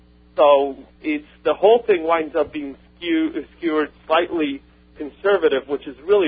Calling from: Athens, Georgia, United States; Athens, Georgia.

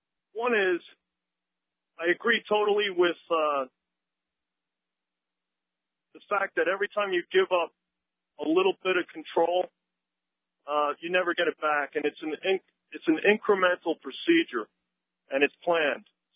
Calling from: Blairstown, New Jersey, United States; Calling from Blairstown, New Jersey.

